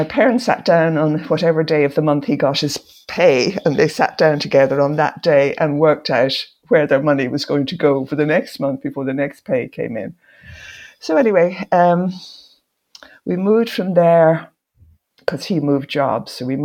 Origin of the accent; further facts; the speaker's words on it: Dublin, Leinster, Ireland; I was born in Dublin and I've lived in Dublin all my life. I was born in 1936, the 25th of April 1936, so I was 86 last week.